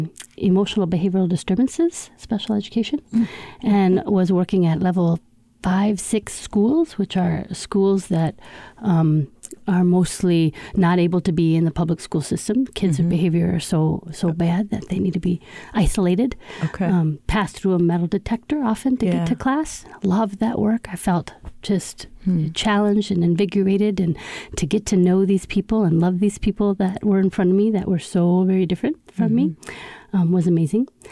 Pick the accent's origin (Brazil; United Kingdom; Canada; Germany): Germany; moved away as an adult; now in Minneapolis, United States; I am born and raised in Germany, and not everybody knows that about me, but I'm an immigrant to America. Okay. I moved here in 1987, right out of high school, and I came to Minneapolis.